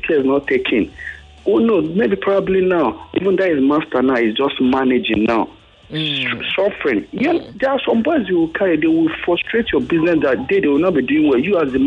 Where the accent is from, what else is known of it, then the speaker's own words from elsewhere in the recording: Anambra, Nigeria; I'm from Anambra State.